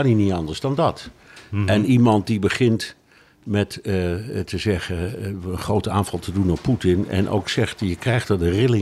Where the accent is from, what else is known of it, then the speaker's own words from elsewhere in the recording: Netherlands; ik blijf een Hollander